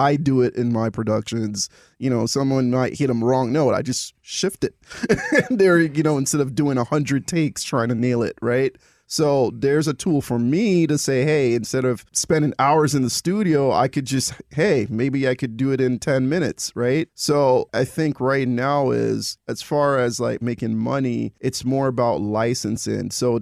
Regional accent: Jamaica; I'm Jamaican.

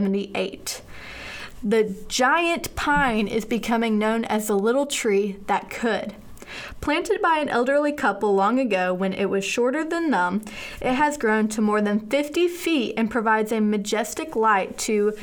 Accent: Florida, United States; I'm from Florida, so I think it's really, really nice.

